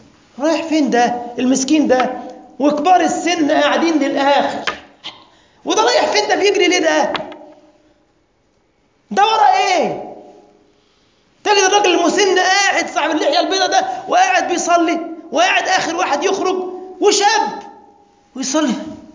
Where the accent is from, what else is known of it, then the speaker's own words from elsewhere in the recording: Egypt; اللي هي الزبادي عندنا بمصر